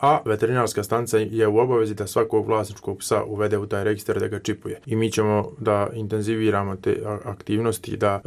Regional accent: Visoko, Federation of Bosnia and Herzegovina, Bosnia & Herzegovina; born there; also born or lived in Brčko; Ja sam rođen u Visokom, ja uopšte nemam neki osjećaj prema ravničarskim rijekama

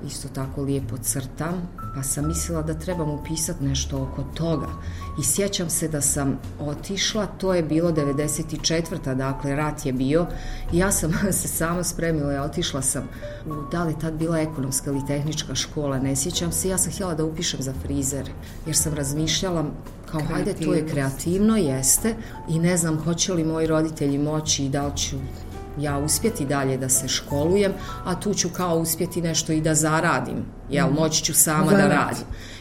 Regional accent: Brčko, Brčko District, Bosnia & Herzegovina; Inače, rođena sam u Brčkom prije 43 godine, dakle 20. oktobra.

